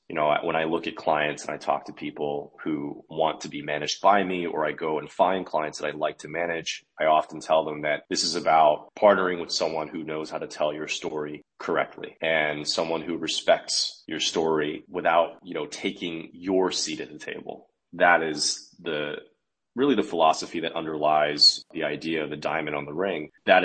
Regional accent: Los Angeles, California, United States; my first client, Nick Lee, who I've known for a many number of years growing up in Los Angeles together, we reconnected in New York.

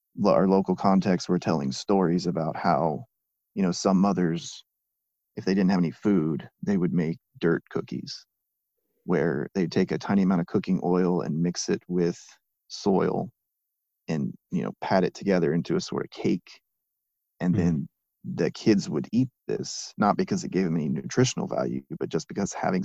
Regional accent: United States; than what was to me normal growing up in the United States in a middle class life

